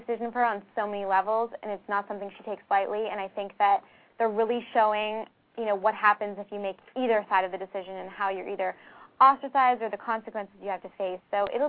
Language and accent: English; Canada; I'm from Canada, actually, so I've done a lot of films up there and a lot of Canadian TV shows